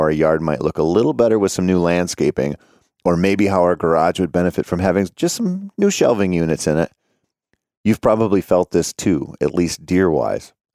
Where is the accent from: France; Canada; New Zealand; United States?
United States; Minnesota; When I don't kill a buck in my home state of Minnesota